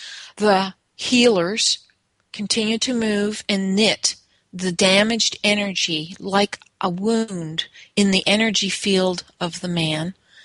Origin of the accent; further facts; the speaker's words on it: Toronto, Ontario, Canada; now in Dothan, United States; I actually live on a farm here in Dothan, Alabama. I'm originally from Toronto, Ontario